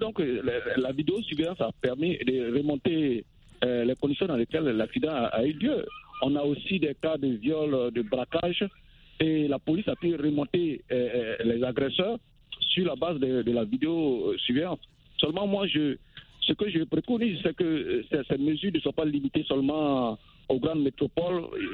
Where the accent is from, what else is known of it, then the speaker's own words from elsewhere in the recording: Côte d’Ivoire; chez nous, en Côte d'Ivoire, ici